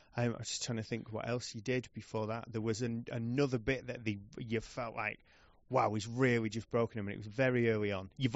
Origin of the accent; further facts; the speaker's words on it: Oldham, North West England, United Kingdom; I'm from Oldham and they all sound like me in Oldham.